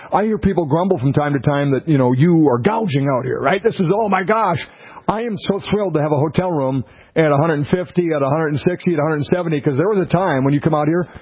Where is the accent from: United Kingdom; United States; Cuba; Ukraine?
United States; Minnesota; now in North Dakota, United States; As someone that was born and raised in Minnesota but is also an export to North Dakota